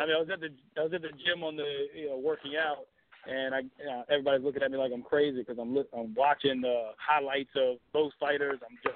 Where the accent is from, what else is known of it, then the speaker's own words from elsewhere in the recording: Philadelphia, Pennsylvania, United States; because I'm from Philly, so I got to go with Garcia.